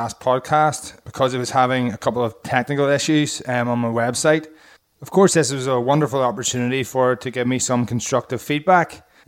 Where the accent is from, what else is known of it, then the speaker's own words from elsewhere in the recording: Ireland; accent: Irish; aren't used to listening to my thick Irish accent as much as my wife is every day.